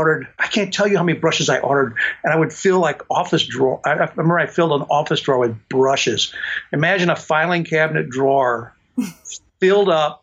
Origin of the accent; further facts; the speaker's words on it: St. Louis, Missouri, United States; And I'd say, well, I'm from here or St. Louis.